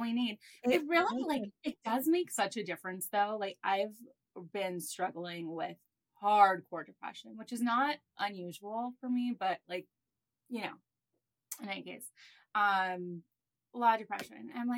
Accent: Los Angeles, California, United States; now in New York City, United States; I was born and raised in Los Angeles. I've lived in New York City for the last 20 years.

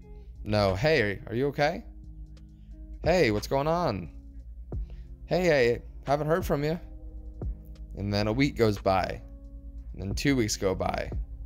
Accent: United States; I put in my bio that I'm an American swiping from America, just trying to meet international people.

